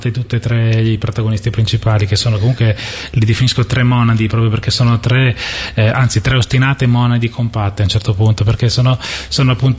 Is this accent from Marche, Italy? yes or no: yes; Fano, Marche, Italy; also born or lived in Urbino / Bologna; now in Ancona, Italy; io sono nato a Urbino, cresciuto a Fano, ora abito ad Ancona, ho studiato a Bologna